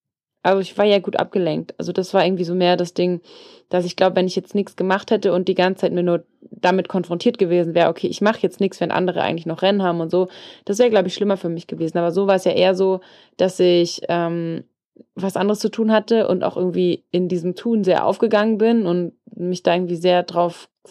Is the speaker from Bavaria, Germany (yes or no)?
yes; Regensburg, Bavaria, Germany; Ich komme aus Regensburg, ich finde nichts schön außer Regensburg.